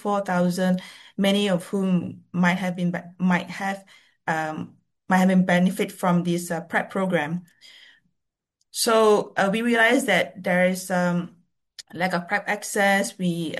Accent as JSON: {"language": "English", "country": "Malaysia", "said": "I'm from Malaysia."}